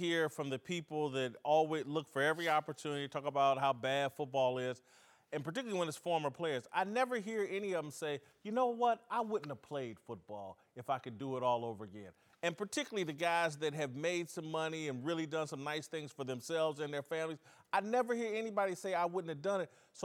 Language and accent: English; Indianapolis, Indiana, United States; I'm a Colts. I'm from Indianapolis.